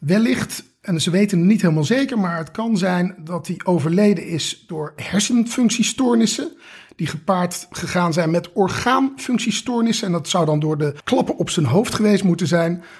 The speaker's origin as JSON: {"language": "Dutch", "town": "Leiderdorp", "region": "South Holland", "country": "Netherlands", "accent": "rolling R", "said": "En je hoort het al een beetje aan mijn rollende R. Ik kom natuurlijk uit Leiderdorp Leiden, dus ik ken het daar wel."}